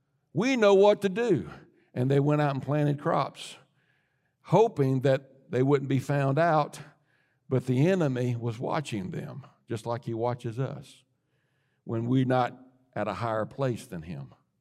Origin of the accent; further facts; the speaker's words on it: Mississippi, United States; moved away as an adult; when I came from Mississippi here, the mindset that I came from Mississippi